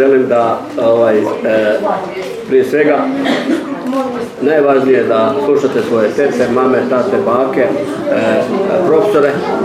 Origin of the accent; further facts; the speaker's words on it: Croatia; gdje se mi moramo kao Hrvati i kao država Hrvatska boriti u EU da imamo svoj vlastiti identitet